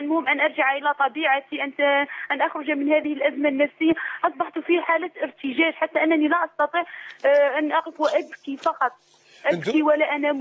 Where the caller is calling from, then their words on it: Algiers, Algiers Province, Algeria; أنا أخت من الجزائر العاصمة.